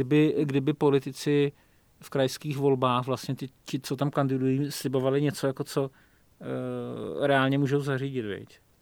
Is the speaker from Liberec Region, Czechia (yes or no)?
no; South Bohemian Region, Czechia; já jako Jihočech musím říct, že u nás byl velký slib